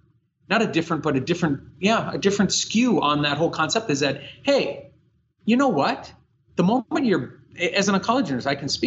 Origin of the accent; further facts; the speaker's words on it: North Dakota, United States; Well, I'm from North Dakota.